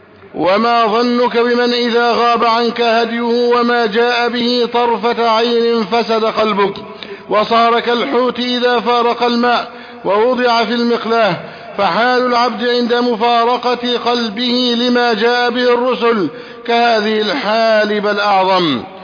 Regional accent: Egypt; اللهم احفظ بلدنا مصر أمنا أمانا

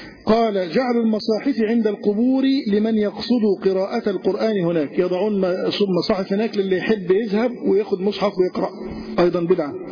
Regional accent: Egypt; وهذه مأساة حصلت عندنا في مصر،

